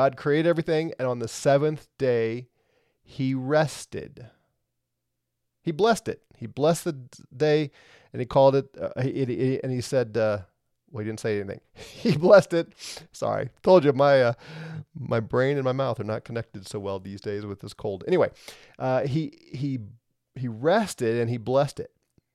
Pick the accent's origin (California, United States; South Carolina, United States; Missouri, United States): Missouri, United States; St. Louis; Did you know that I was from St. Louis?